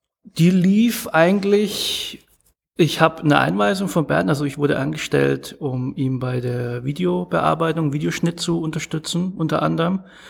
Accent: Bamberg, Bavaria, Germany; Und ihr müsst wissen, ich komme aus Bamberg

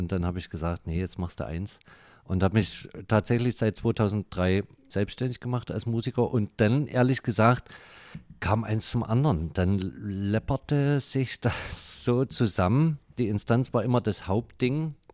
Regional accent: Dresden, Saxony, Germany; ich bin aus Dresden.

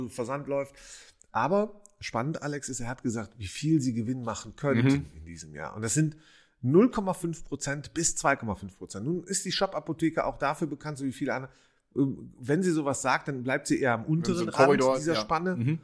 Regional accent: Rhineland, Germany; jemand aus dem Rheinland, aus meiner Heimat

